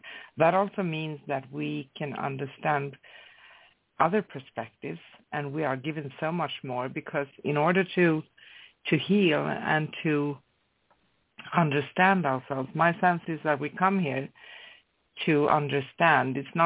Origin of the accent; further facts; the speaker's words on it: Sweden; So I like to travel because I'm from Sweden, and I try to move back to Greece.